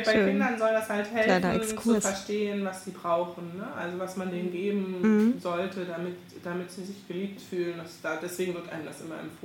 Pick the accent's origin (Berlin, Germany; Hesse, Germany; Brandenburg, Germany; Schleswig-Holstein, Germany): Brandenburg, Germany; Ich komme selber aus Brandenburg. Ich gehöre zum Ostblock.